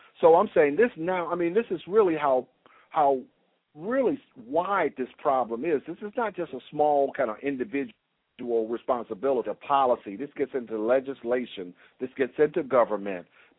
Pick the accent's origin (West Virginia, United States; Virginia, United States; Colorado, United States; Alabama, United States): Alabama, United States; Birmingham; I told you I grew up in Birmingham, right? So I was the seventh of nine children.